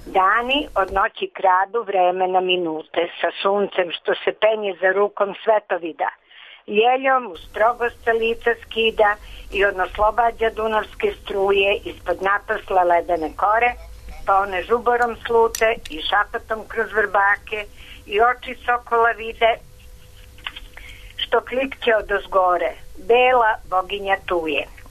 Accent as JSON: {"language": "Serbian", "region": "Belgrade", "country": "Serbia", "said": "ja sam iz Beograda"}